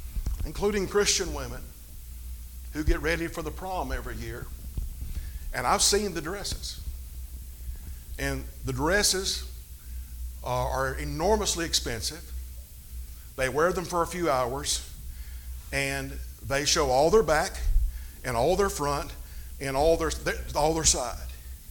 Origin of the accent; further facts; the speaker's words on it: Alabama, United States; You know, I'm from Alabama, if y'all couldn't tell by now. All right, I came from North Alabama.